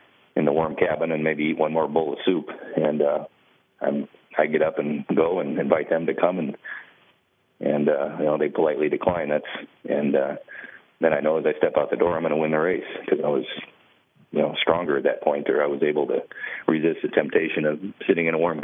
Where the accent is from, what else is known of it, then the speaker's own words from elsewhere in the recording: Alaska, United States; something that I think growing up in Alaska, most people want to do.